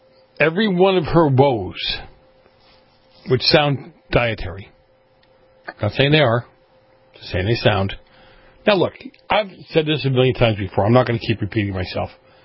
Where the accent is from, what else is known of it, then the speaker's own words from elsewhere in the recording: Massachusetts, United States; Well, my home state of Massachusetts, whatever, has decided, or hopefully they've come to the mindset, that college isn't for everyone.